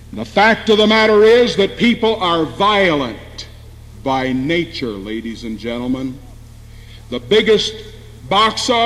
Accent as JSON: {"language": "English", "country": "United States", "said": "Now, as an American, I am very much aware of certain areas of our history"}